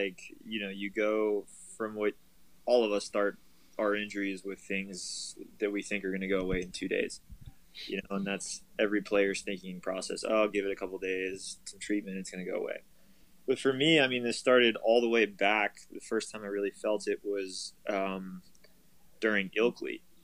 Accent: Pittsburgh, Pennsylvania, United States; I go home to Pittsburgh, see my family for a couple of days, chill out.

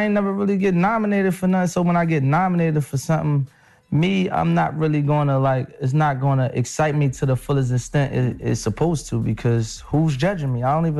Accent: Philadelphia, Pennsylvania, United States

